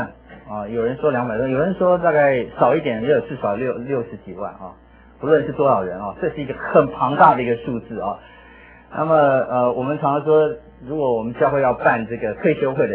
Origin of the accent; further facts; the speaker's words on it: Taiwan; 当我讲到说我是从台湾来的时候呢